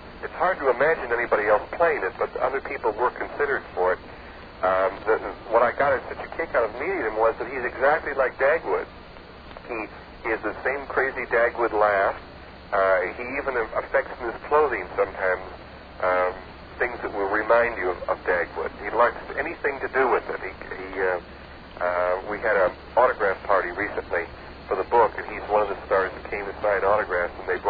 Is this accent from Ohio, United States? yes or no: no; Detroit, Michigan, United States; Well, I'm from Detroit, and you know, Detroit is very Polish